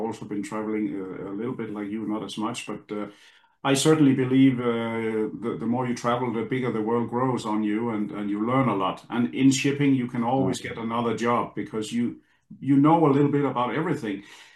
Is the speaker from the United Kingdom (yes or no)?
no; Denmark; also born or lived in Indonesia; I'm from Denmark, and many years ago I lived in Lombok